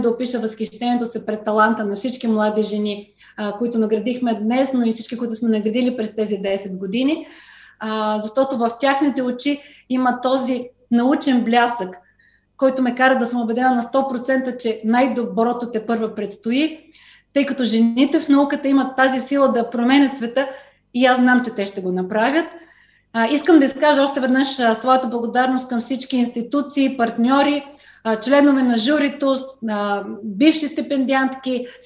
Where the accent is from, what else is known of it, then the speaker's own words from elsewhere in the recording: Varna, Varna Province, Bulgaria; И между другото, аз съм от Варна